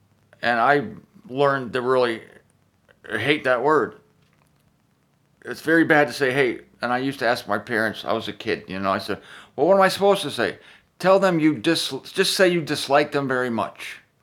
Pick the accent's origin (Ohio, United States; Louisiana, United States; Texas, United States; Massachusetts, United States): Ohio, United States; Canton; broadcasting from my hometown in Canton, Ohio, from a Red Roof Inn in North Canton specifically